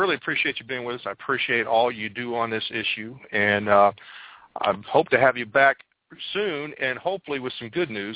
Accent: West Virginia, United States; because I'm originally from West Virginia, and, of course, it's one of the poorer states in the country.

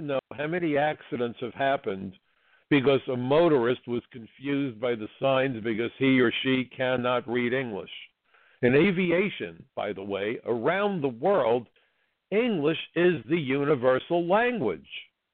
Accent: New York City, New York, United States; I'm a New Yorker, and I love the fact that you can go from neighborhood to neighborhood and eat authentic food.

